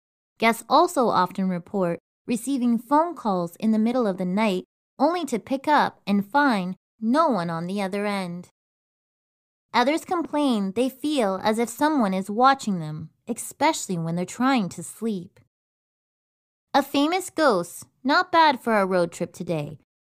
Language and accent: English; Canada; while we still have it for a few more minutes here in Canada.